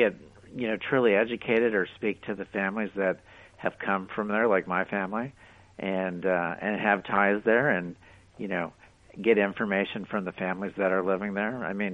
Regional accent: Miami, Florida, United States; born there; No, my family came over in 1958, so I was born here in Miami, but I have a lot of family there.

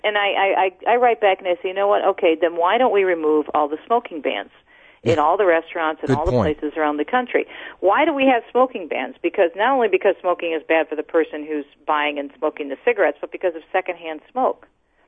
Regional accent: Detroit, Michigan, United States; We had a radio station in my hometown of Detroit last week that actually had giveaway for the movie.

